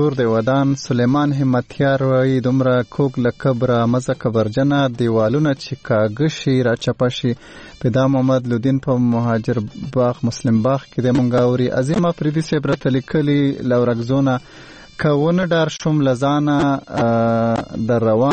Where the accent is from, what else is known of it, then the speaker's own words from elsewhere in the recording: Khyber Pakhtunkhwa, Pakistan; د پښتونخوا خلک ښایسته خلک دي مینه ناک خلک دي زه په منځ کې رالوی شوی یم